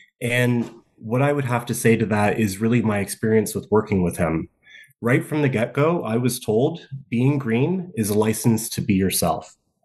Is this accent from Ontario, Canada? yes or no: yes; Port Hope, Ontario, Canada; now in Toronto, Canada; I was born and raised in Port Hope, born in Port Hope Hospital, went to PHHS. I'm about as typical as it gets. I spent the last 16 years living in Toronto.